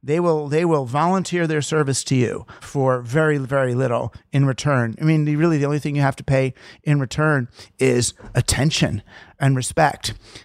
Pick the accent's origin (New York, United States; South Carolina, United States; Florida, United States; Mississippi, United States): New York, United States; I'm just one of those people who, 'cause I'm from New York, you know, I'm a stoop person.